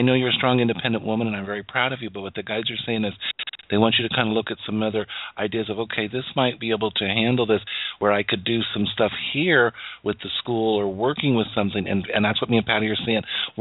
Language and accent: English; Wyoming, United States; born there; And I come from a very big family, and we were born in a rural area. I was born in Wyoming, and it was fun to get stuff in the mail.